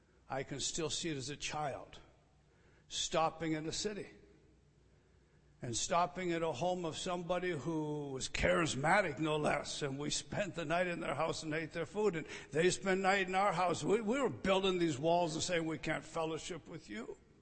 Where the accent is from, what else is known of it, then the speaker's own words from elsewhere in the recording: Scotland, United Kingdom; Now, I'm Scottish.